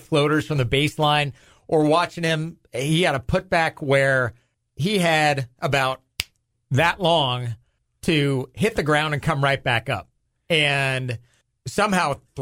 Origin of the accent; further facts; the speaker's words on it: Newport Beach, California, United States; The company was headquartered out of my hometown, Newport Beach, California.